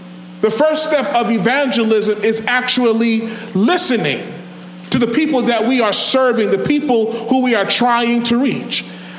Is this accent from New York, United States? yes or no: yes; Brooklyn, New York, United States; When I was growing up in Brooklyn, not too far from here, I used to play for a lot of churches.